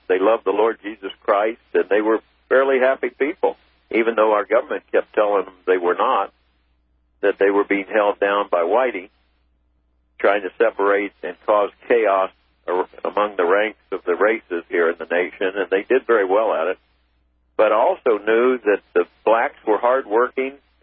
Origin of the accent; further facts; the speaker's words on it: Washington, District of Columbia, United States; in the 50s when I grew up in Washington, D.C., you know, I knew black families there.